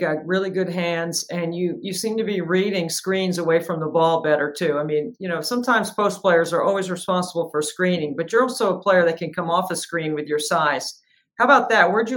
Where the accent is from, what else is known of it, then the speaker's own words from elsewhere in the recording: North Carolina, United States; I mean, I grew up in the Triangle area. I know how big basketball is in that area, men and women.